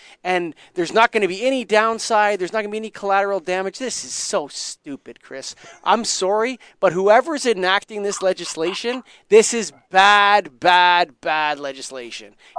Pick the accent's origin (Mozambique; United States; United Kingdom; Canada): Canada; I'm Canadian